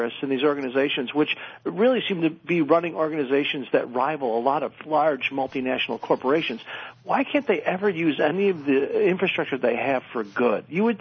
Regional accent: Chicago, Illinois, United States; I'm from Chicago.

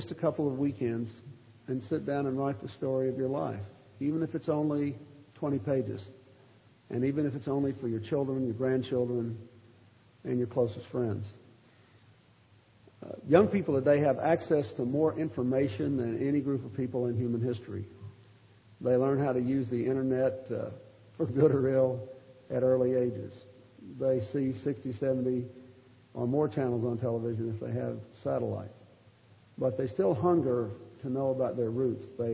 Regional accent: Arkansas, United States; And so I said, look, Gottlieb, I'm from Arkansas. That's what we do.

